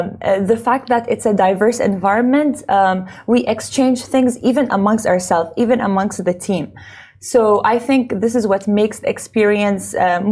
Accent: Dubai, United Arab Emirates; born and raised in Dubai.

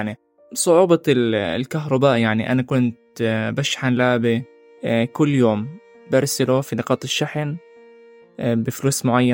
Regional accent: Gaza, Gaza Strip, Palestine; لكن أنا كطالب فلسطيني غزي أنا مؤمن بثقافة الشعب الفلسطيني

